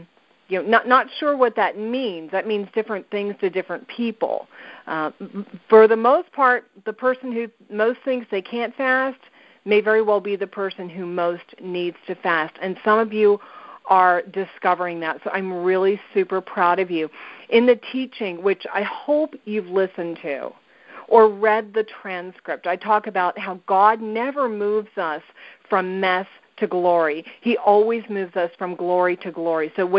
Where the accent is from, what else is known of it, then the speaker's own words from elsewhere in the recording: New Jersey, United States; But I'm from New Jersey, so I'm serving it up straight tonight